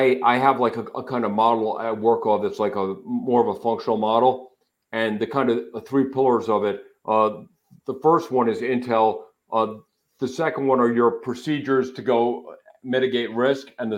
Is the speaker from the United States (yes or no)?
yes; United States; But I think, you know, for me as an American, a lot of times I didn't think about you have people in other countries overseas